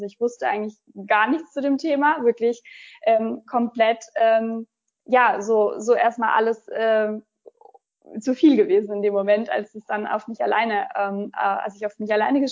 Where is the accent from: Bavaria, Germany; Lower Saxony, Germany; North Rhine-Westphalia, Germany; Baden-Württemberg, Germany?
Baden-Württemberg, Germany; now in Karlsruhe, Germany; Ich bin eigentlich komme ich aus der Nähe von Stuttgart, bin jetzt gerade aber in meiner Wahlheimat angekommen, in Karlsruhe.